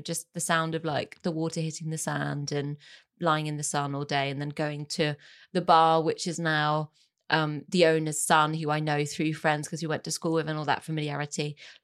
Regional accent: France; my childhood growing up in France.

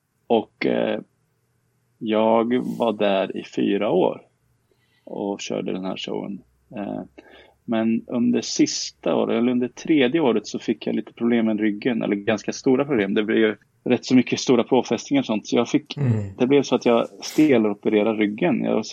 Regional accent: Karlskoga, Örebro County, Sweden; Jag är uppvuxen i Karlskoga

